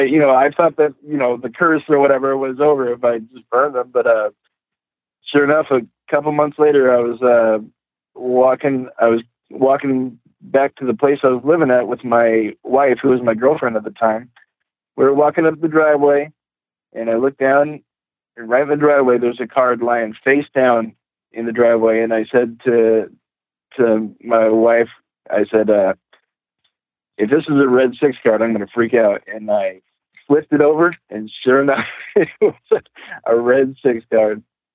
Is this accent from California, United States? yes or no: no; Alaska, United States; because I'm originally from Alaska, so I like the real camping.